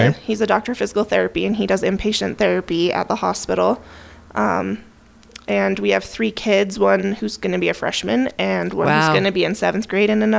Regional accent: Wyoming, United States; So, I was raised in Star Valley.

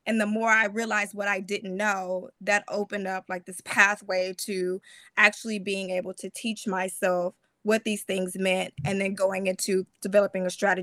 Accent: Arkansas, United States; But I'm a very basic person. I'm from Arkansas. I don't know all the big words.

